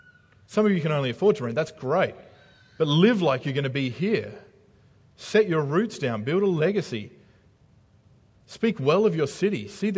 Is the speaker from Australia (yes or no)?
yes; Australia; moved away; I haven't lost the fact that I'm an Australian, but I'm an Australian living in a land that's not my own.